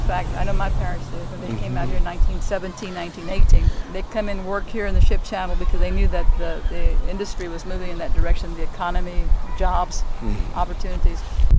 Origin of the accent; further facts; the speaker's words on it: Houston, Texas, United States; So I'm proud that when I say I'm from the East End, I say Magnolia Park. And I take pride of that.